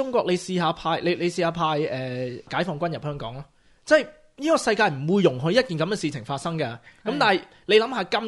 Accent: Australia; 因为我系一个即系喺澳洲土生土长啦

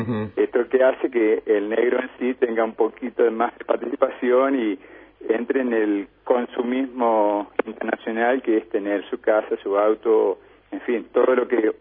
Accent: Paraná, Entre Ríos, Argentina; Yo soy de Paraná, vivo allá y trabajé mucho tiempo acá y tengo intenciones de volver.

